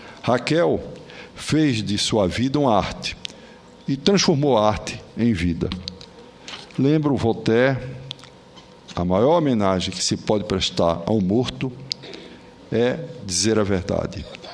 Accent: Pernambuco, Brazil; só posso concordar como pernambucano que sou

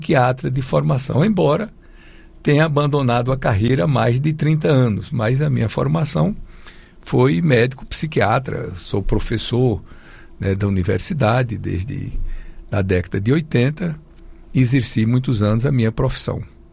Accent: Piauí, Brazil; Eu sou do interior do Piauí e fui acostumado desde cedo às feiras.

